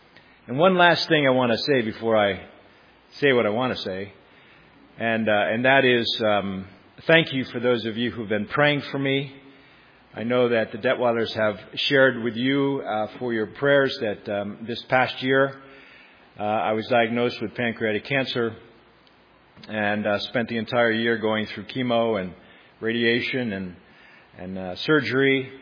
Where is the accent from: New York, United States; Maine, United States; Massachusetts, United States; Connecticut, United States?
New York, United States; Schenectady; I grew up in Schenectady and was a regular at Sacandaga Bible Conference. My parents had a cabin there